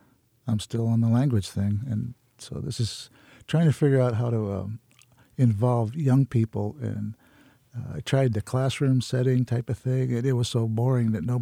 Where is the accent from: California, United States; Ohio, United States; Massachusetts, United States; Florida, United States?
California, United States; Auburn; Well, I was born and raised in the Auburn area until I went in the Army.